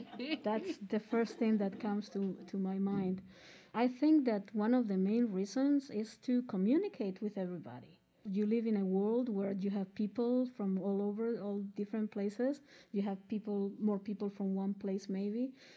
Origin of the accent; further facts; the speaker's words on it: Basque Country, Spain; English is a second language; And I grew up in the Basque Country, so we do speak two languages. We speak Spanish and we speak Basque.